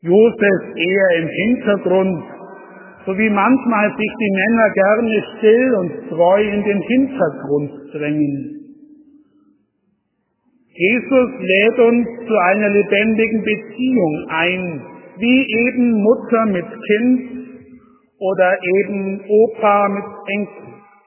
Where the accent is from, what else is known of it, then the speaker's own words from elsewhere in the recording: Wörnitzstein, Bavaria, Germany; Ich durfte gestern in meiner Heimat im wunderschönen Wörmitstein eine Hochzeit mitfeiern.